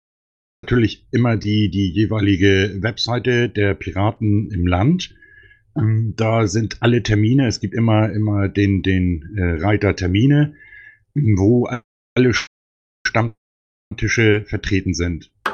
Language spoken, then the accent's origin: German; Schleswig-Holstein, Germany; Ich bin ja Schleswig-Holsteiner.